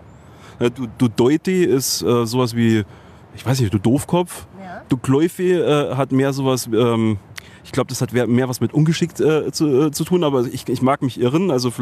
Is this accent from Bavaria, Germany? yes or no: yes; Munich, Bavaria, Germany; born there; In München, ja.